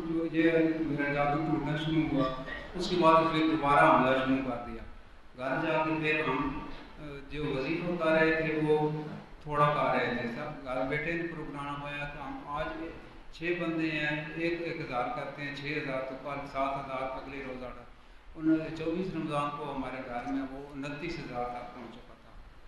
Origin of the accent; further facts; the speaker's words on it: Chakwal, Punjab, Pakistan; میرا تعلق چکوال سے ہے